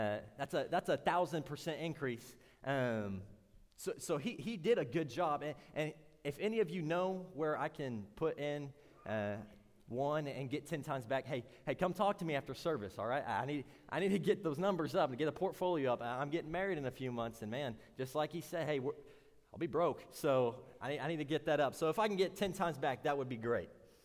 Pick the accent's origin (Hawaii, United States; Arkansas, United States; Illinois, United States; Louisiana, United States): Arkansas, United States; Omaha; I came from Omaha, Arkansas, and I think we're a little behind over there.